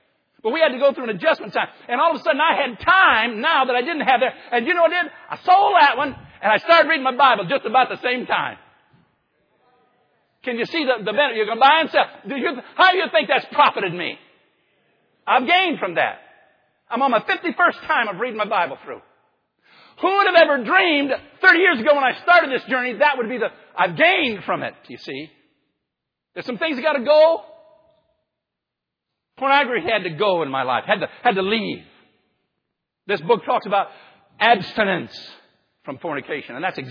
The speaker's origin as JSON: {"language": "English", "region": "Michigan", "country": "United States", "tie": "born there", "said": "I was born in Michigan because my dad married my mom."}